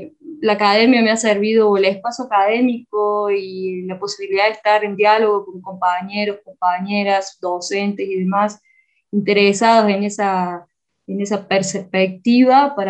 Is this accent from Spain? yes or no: no; Córdoba, Argentina; now in Ecuador; yo soy de Córdoba, Argentina. Vengo en mis estudios... están vinculados con las artes escénicas. Soy licenciada en teatro por la Universidad Nacional de Córdoba